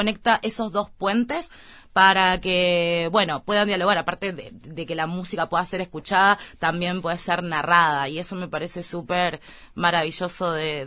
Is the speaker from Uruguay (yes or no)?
yes; Uruguay; para mí como uruguaya, traerlo a Uruguay